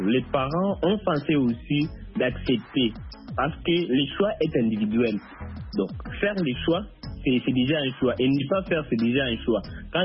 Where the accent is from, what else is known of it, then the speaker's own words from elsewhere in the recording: Kasaï, DR Congo; Comme par exemple, moi je suis du Kassai.